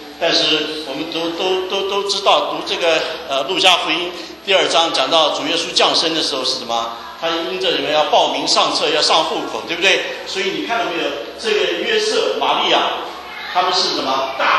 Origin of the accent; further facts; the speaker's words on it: Shanghai, China; 我是上海人。